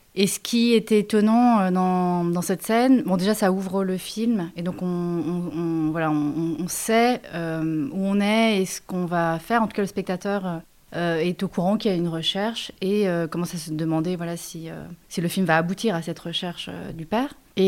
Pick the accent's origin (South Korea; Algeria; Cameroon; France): South Korea; Seoul; je suis née à Séoul, en Corée du Sud. J'ai grandi à Séoul, mais ma famille, en partie, donc du côté de ma mère, vient du Nord et du côté de mon père, du Sud de la Corée.